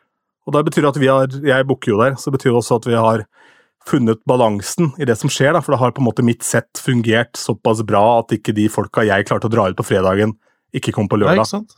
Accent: Askim, Østfold, Norway; så på fredag så var jeg da hjemme i Askim og spilte

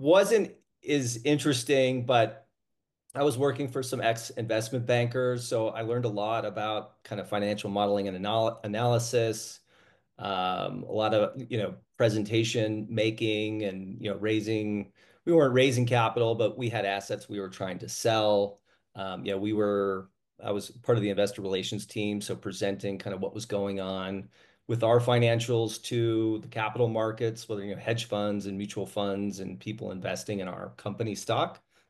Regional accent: Michigan, United States; Yeah, so I after growing up in Michigan, I did my undergrad at West Point and spent 10 years in the Army as a helicopter pilot.

